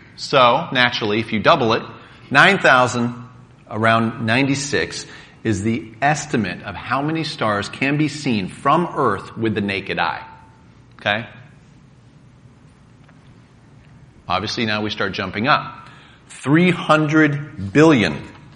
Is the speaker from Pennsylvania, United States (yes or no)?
no; Colorado, United States; I come from Colorado, so finally somebody else is jumping on the crazy train.